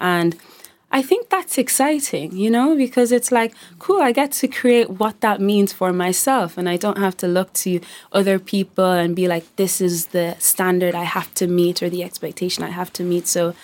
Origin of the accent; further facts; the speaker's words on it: Dublin, Leinster, Ireland; I can say I'm from Dublin, and they're like, no, like, where are you really from?